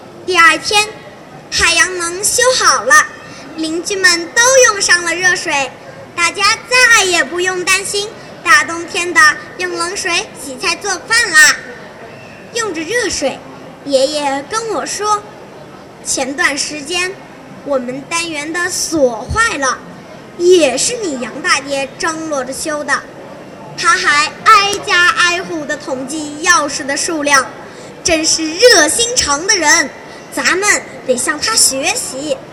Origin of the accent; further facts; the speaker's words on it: Kunming, Yunnan, China; 我是来自昆明市盘龙区糍粑街道的